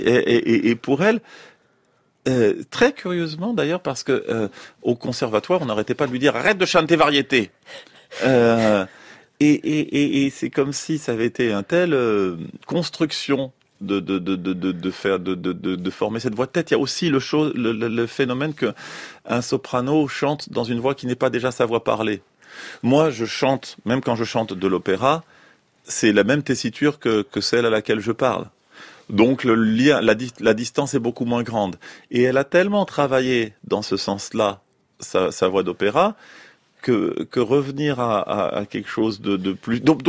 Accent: Paris, Île-de-France, France; born there; Sauf que bon, je suis né à Paris.

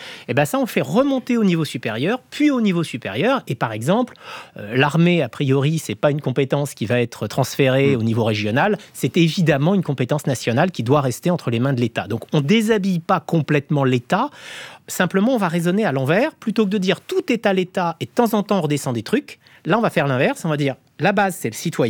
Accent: Normandy, France; je suis normand, hein

